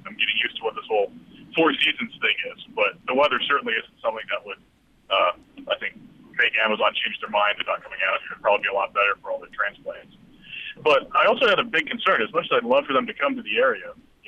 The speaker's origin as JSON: {"language": "English", "town": "Seattle", "region": "Washington", "country": "United States", "lives_now": "Rochester, United States", "said": "But I'm from Seattle originally, and the weather here is far and away much better than it is out there."}